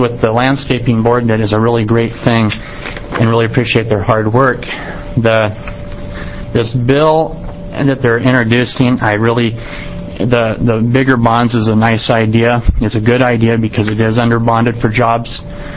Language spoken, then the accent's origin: English; Pendleton, Oregon, United States; I'm from Pendleton, Oregon.